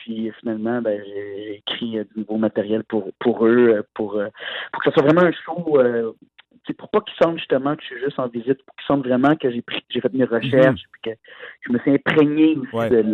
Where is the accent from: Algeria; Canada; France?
Canada; accent: Canadian; quand je reviens ici, les gens trouvent pas que j'ai un accent français, et quand je suis là-bas, les gens ils me comprennent, évidemment, ils trouvent que j'ai un accent canadien